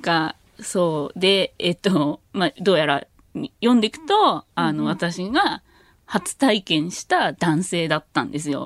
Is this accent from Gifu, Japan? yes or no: yes; Gifu, Japan; 私は、岐阜です。